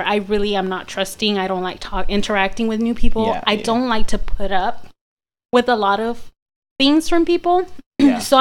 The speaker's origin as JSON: {"language": "English", "town": "Houston", "region": "Texas", "country": "United States", "tie": "born or raised there", "said": "I'm Chicana, so I was born here in Houston, Texas. Born and raised here, never moved anywhere."}